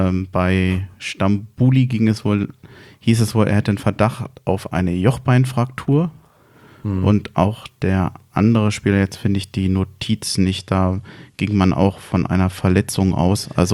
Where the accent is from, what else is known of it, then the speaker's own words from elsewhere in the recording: Berlin, Germany; wir als Berliner